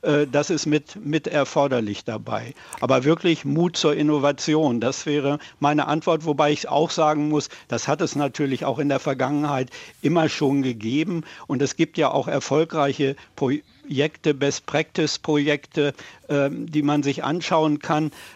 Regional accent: Schleswig-Holstein, Germany; Und ich komme ja aus Schleswig-Holstein

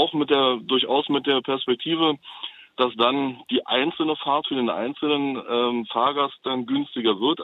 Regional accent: Berlin, Germany; ich bin gebürtiger Berliner

